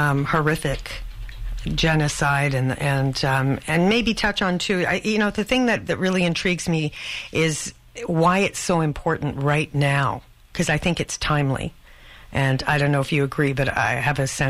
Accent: Canada; There you go. We're Canadian. What can I tell you?

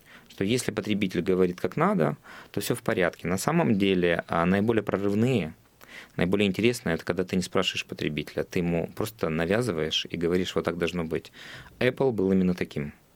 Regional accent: Poltava Oblast, Ukraine; Я из Полтавской области.

